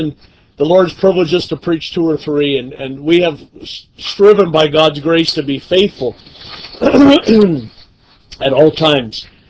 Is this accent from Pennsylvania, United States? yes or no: yes; Pottsville, Pennsylvania, United States; also born or lived in Middletown / Hershey / Hummelstown; I was born and raised in Pottsville, Pennsylvania, grew up in the Middletown, Hershey, Hummelstown area.